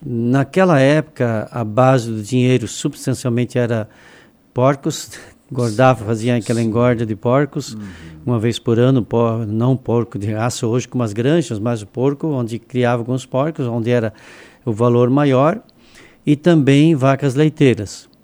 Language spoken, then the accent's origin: Portuguese; Braço do Norte, Santa Catarina, Brazil; born there; A nossa comunidade onde eu nasci é São José.